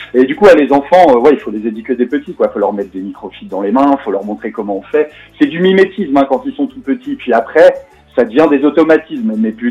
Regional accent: Paimpol, Brittany, France; also born or lived in Alsace; j'ai grandi à Paimpol, je suis très fier d'être paimpolais.

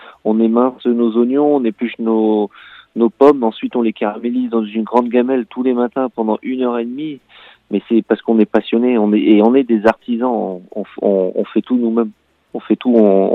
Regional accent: Callac, Brittany, France; Mon frère et moi, on est né à Guingamp, on a grandi à Calac.

